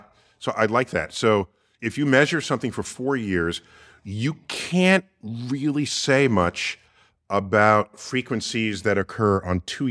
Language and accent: English; New York City, New York, United States; great to have you here in my hometown, New York City.